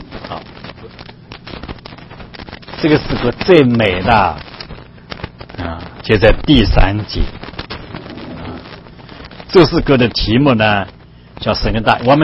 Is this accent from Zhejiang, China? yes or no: yes; Zhejiang, China; also born or lived in Shanghai / Taiwan / Canada; now in United States; 我是浙江人，从浙江上海到台湾，到加拿大，到美国。